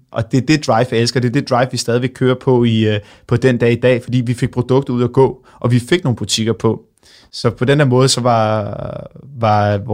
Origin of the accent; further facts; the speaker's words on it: Snekkersten, Capital Region of Denmark, Denmark; Og så starter vi egentlig op i Helsingør, hvor jeg er fra. Jeg er fra Snekkersten.